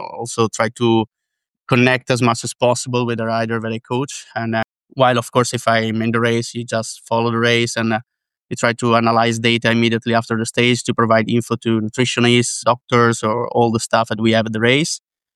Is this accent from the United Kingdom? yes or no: no; Italy; English is a second language; Oh yeah, actually … from Italy.